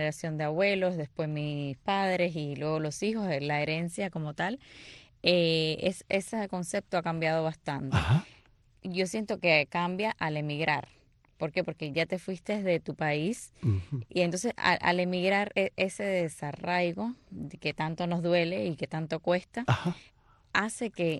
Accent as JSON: {"language": "Spanish", "region": "Havana", "country": "Cuba", "tie": "born or raised there", "moved": "as an adult", "lives_now": "Mexico", "said": "Nací en La Habana, soy bueno, de La Habana, en El Vedado. Viví durante 18 años en Cuba, toda, bueno, mi juventud. De ahí emigré a México"}